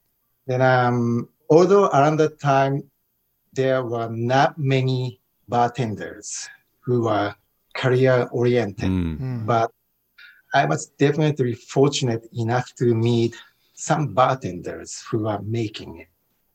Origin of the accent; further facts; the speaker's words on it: Japan; now in New York, United States; I'd say my bars are sort of kind of reflection of me as somebody who was born and raised in Japan and has been living in New York for a long time.